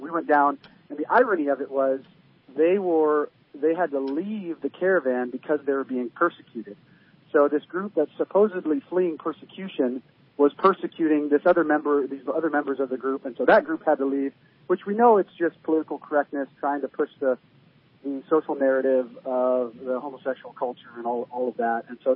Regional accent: Dallas, Texas, United States; born there; I was born in Dallas. My parents are missionaries in Africa, Sudan Interior Mission. So we travel around the world. Came back to California. We were supposed to be here for 3 weeks, and that was 25 years ago.

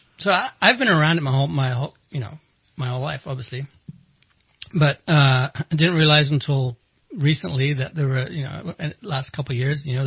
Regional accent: Amsterdam, North Holland, Netherlands; And I grew up in Amsterdam, for crying out loud.

